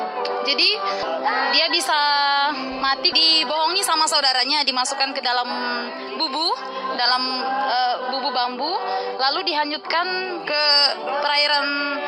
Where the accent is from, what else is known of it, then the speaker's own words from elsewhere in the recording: Tanah Merah, Indonesia; dari kampung kami, yaitu Kecamatan Tanah Merah. Memang di situ dulu daerah yang terpencil